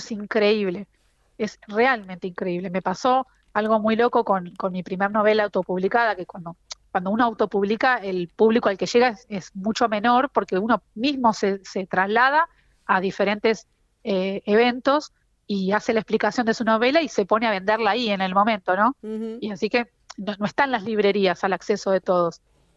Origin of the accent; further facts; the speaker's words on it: La Plata, Buenos Aires Province, Argentina; una gran inundación que hubo en la ciudad de La Plata, que es de donde soy yo, en el año 2013